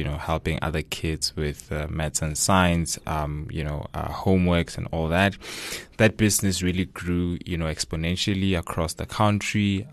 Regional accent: Hammanskraal, Gauteng, South Africa; So I was born and bred in Hammanskraal, which is a township in Pretoria.

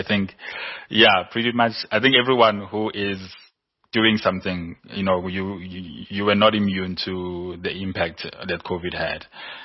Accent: Umlazi, KwaZulu-Natal, South Africa; I went into a finishing school because I'm from Mlazi.

